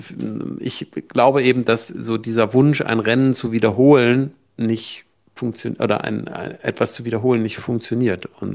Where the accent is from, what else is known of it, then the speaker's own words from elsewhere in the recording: Büchen, Schleswig-Holstein, Germany; bei mir Ortstriathlon, also da, wo ich groß geworden bin, in Büchen gestartet.